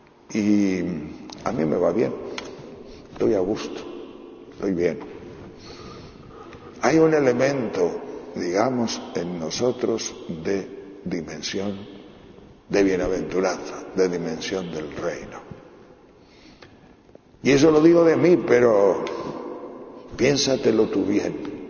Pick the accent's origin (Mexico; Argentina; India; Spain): Spain; Asturias; ir a Tejerina, que es mi pueblo, o prefiero ir a Cudillero, a Candás, porque nosotros somos muy asturianos, porque los primeros años vivimos en Asturias, de mi vida, de nuestra vida.